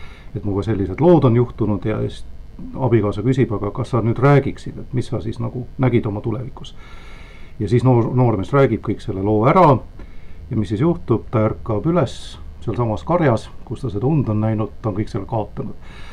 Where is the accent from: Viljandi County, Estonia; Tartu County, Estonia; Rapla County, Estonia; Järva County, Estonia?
Järva County, Estonia; Et selles mõttes ma saan öelda küll, et põline järvalane.